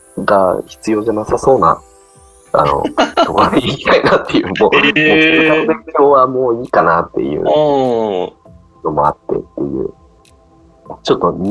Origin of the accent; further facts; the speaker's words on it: Tochigi, Japan; 一応、自分栃木県出身なんですけど、